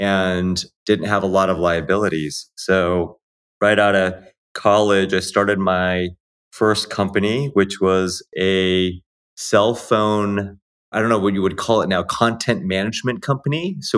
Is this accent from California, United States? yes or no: yes; Arcadia, California, United States; born and raised in Los Angeles, specifically Arcadia, California, for those that know. My parents are both from Hong Kong, so I'm Cantonese.